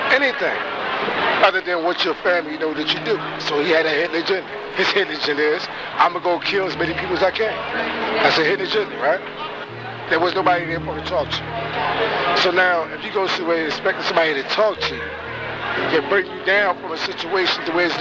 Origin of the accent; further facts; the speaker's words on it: Philadelphia, Pennsylvania, United States; I'm not from New York. I'm from Pennsylvania. City of brothers and love.